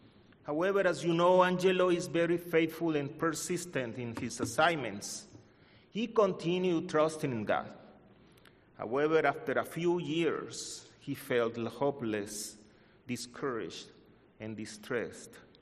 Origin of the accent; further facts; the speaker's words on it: United Kingdom; accent: British; English is a second language; As a priest of second language, probably you have noticed my British accent, and that is not included here.